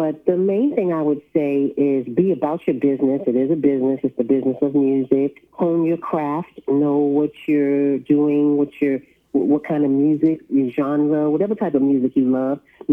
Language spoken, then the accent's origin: English; Brooklyn, New York, United States; I'm from Brooklyn, New York. Bed-Stuy, do or die.